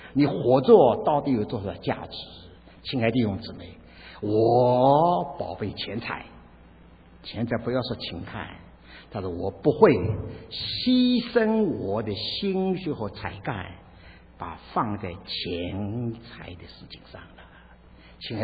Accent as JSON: {"language": "Chinese", "country": "China", "lives_now": "United States", "said": "在我们中国人都预备好了"}